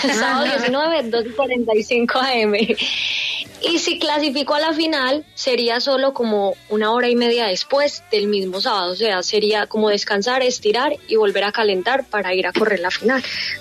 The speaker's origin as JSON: {"language": "Spanish", "country": "Colombia", "said": "esos son pues como somos como los colombianos"}